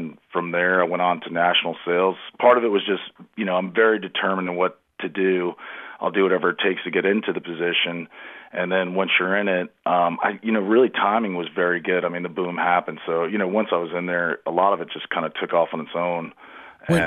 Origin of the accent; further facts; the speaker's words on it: Lake Mary, Florida, United States; So I'm from Lake Mary. I went to Lake Mary High School, and then I played football up at the University of Rhode Island.